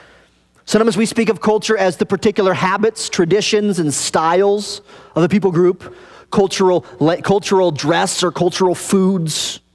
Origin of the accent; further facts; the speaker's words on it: Wyoming, United States; I grew up in Cowboy Central in Wyoming. And aside from my brief middle years there, I never was a cowboy.